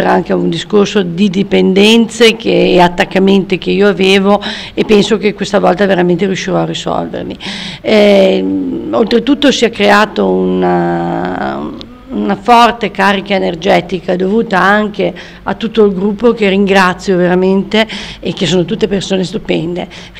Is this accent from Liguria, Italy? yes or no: yes; Genoa, Liguria, Italy; vengo da Genova